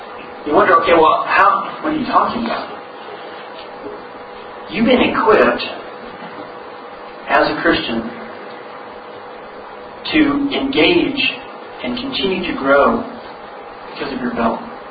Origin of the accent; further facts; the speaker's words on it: Seattle, Washington, United States; I was from Seattle. I had a big afro and a beard.